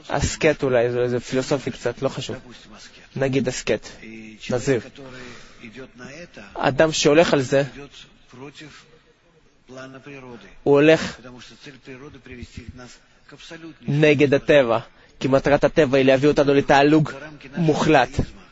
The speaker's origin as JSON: {"language": "Hebrew", "region": "Kyiv", "country": "Ukraine", "said": "אני מקייב."}